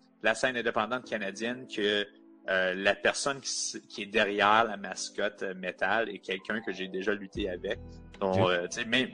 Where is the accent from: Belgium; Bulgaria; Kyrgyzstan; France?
France; ben bonjour, je suis français.